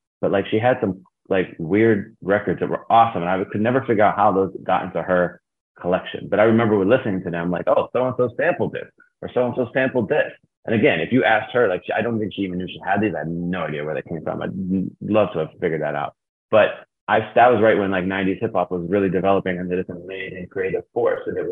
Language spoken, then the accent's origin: English; Youngstown, Ohio, United States; I grew up in Youngstown, Ohio, which is a very, you know, blue collar town.